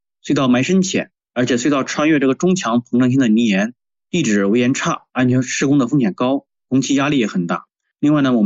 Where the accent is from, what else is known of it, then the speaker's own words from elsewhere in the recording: Hubei, China; now in Tianjin, China; 我的老家呢是在湖北，毕业后呢就一直在天津工作，实际上算是一个半个北方人嘛。